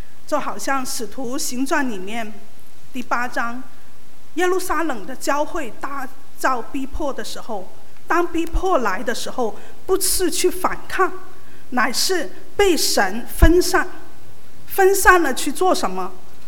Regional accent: Macau; 作为澳门人啊，我们澳门是欢迎回归的

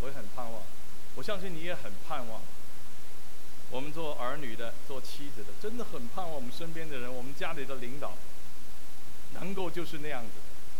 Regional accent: Hong Kong; also born or lived in Taiwan; 我虽然从香港长大，但是有一段时间我就移民去了台湾。我记得我去的时候呢，我的奶奶，我们是宁波人，我们叫安娘，安娘带着我们去台湾。

